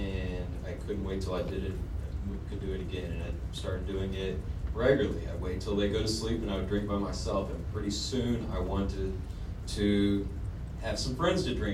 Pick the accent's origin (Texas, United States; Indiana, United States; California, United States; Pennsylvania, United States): Texas, United States; Austin; now in San Antonio, United States; My home group is the Turning Point Men's Meeting in San Antonio, Texas, where I live. I'm originally from Austin.